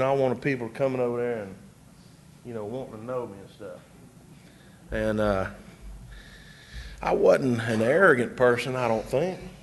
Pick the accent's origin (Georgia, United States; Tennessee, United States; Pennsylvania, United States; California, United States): Georgia, United States; Atlanta; I was born here in Atlanta. in Stone Mountain, and we lived here till I was 12 years old.